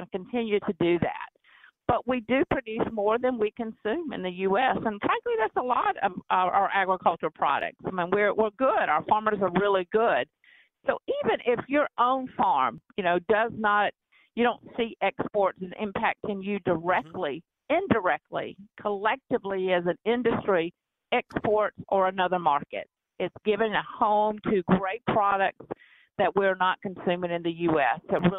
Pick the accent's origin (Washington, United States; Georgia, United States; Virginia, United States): Georgia, United States; even in my home state of Georgia